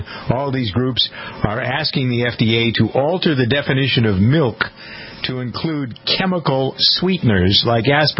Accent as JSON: {"language": "English", "town": "Framingham", "region": "Massachusetts", "country": "United States", "tie": "born or raised there", "said": "Police have evacuated a commuter train in my hometown of Framingham, according to CBS News this morning."}